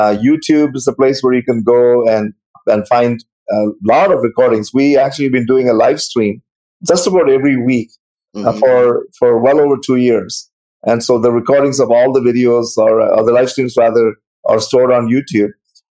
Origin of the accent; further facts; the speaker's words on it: Canada; from Canada.